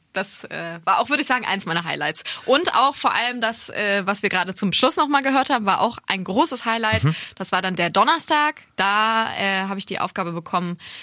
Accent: Halen, Lower Saxony, Germany; bei mir in Halen im Landkreis Kloppenburg in meiner Heimat mal Querflöte im Spielmannszug gespielt habe.

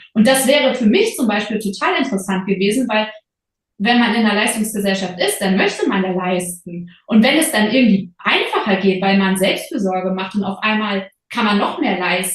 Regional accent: Travemünde, Schleswig-Holstein, Germany; Und ich bin ein Ostsee-Kind. Kind. Ja, ich bin ja an der Ostsee direkt groß geworden. Meine Eltern haben den Hof direkt in Travemünde in Schleswig-Holstein und das ist wirklich unmittelbar am Wasser.

